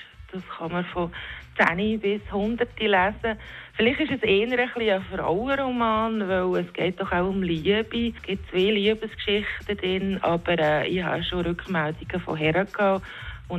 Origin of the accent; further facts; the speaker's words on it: Aargau, Switzerland; ich bin dort im Seetal aufgewachsen, bin 4 Jahre lang zwingend in die Schule